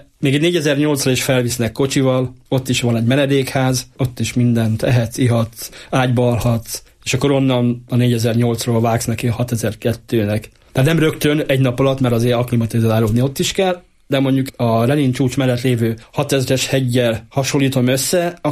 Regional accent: Hungary

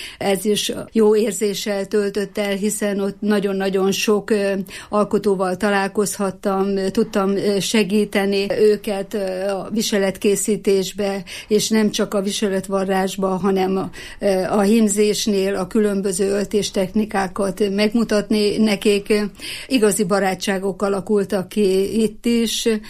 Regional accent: Fedémes, Heves, Hungary; born there; now in Eger, Hungary; Én Fedémesre születtem, ott láttam meg a napvilágot. Igaz, hogy már sokkal több évei tegerbe érek, mert 55 éve már, hogy egri vagyok, de mégis Fedémesének tartom magam. Oda születtem

